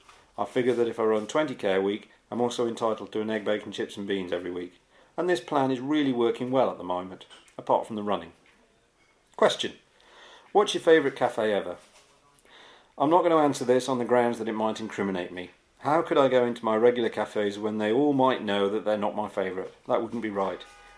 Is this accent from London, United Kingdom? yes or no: no; Derby, East Midlands, United Kingdom; I'm from the East Midlands, Derby actually, and I go back up there a lot.